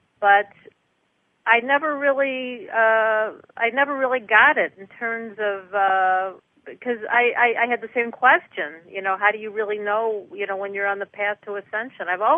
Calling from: Detroit, Michigan, United States; I'm calling from the Detroit area.

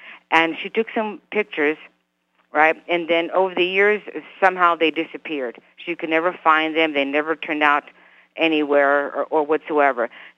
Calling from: Reno, Nevada, United States; I'm calling from Reno, Nevada.

